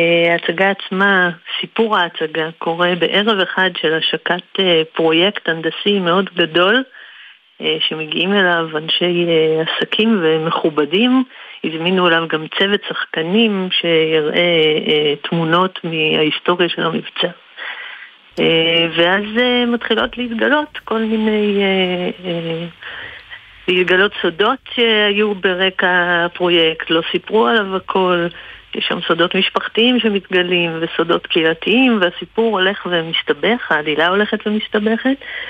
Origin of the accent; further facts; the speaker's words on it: Central Israel, Israel; אני מהמרכז.